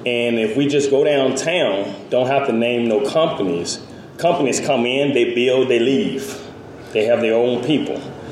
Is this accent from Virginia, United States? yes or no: yes; Richmond, Virginia, United States; I grew up in the Richmond area, and I remember at early age growing up in Richmond, Coliseum was the center of attention. I'm 47 years old now, and we still see the Coliseum.